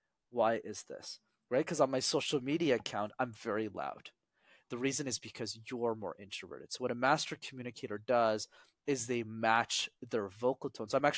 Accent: Montreal, Quebec, Canada; first language English; I struggled presenting in a second language. I'll tell you why. Because obviously my English is my first one. But growing up in Montreal in Canada, for those who don't know, it's a city where you need to know how to speak French

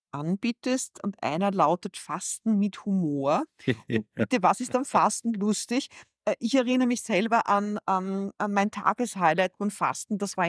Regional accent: Austria; Oje, na, ich bin ja Österreicherin.

